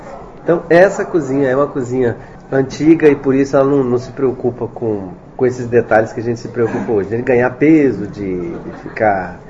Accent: Goiás, Brazil; Como eu sou goiano, eu troquei o troiano por goiano.

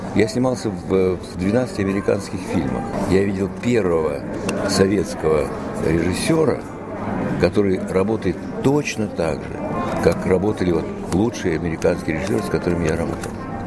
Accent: Almaty, Kazakhstan; Но я алматинец, понимаете? Поэтому для меня Азия – это абсолютно родная энергия.

